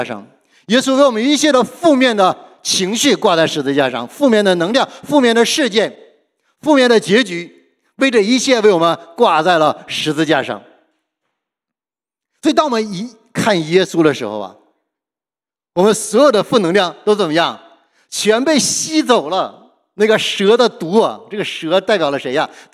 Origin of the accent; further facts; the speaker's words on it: Heilongjiang, China; 我是东北人，土生土长的东北人，黑龙江人，哇，从小就吃什么？吃这个瓜子，吃的太多了。